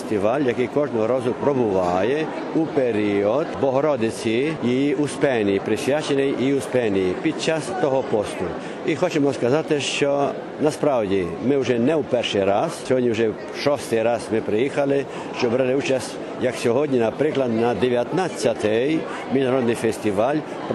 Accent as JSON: {"language": "Ukrainian", "country": "Romania", "said": "хоча й ми з Румунії, ми українці у Румунії, але ми приходячи на Україну, ми думаємо, що прийшли до нас"}